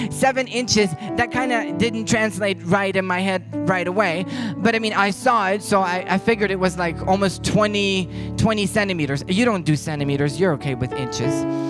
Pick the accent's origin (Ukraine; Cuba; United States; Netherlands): Ukraine; English is a second language; I'm from Ukraine. You know, I probably should have had some accent to it. But I think I'm good.